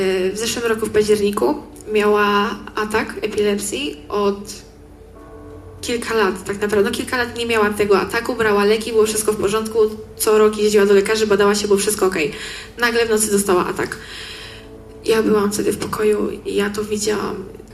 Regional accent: Nakło nad Notecią, Kuyavian-Pomeranian Voivodeship, Poland; Mam 15 lat, jestem z Nakła i to jest mój pierwszy obóz tutaj.

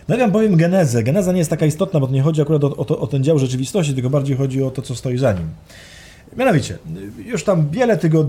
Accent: United States; No właśnie, jestem Amerykanin.

